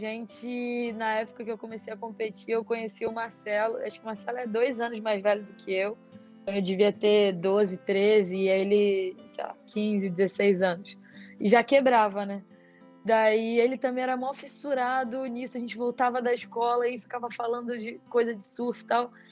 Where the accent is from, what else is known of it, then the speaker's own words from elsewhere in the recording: Brazil; eu tenho 12 anos, sou do Brasil, surfo de longboard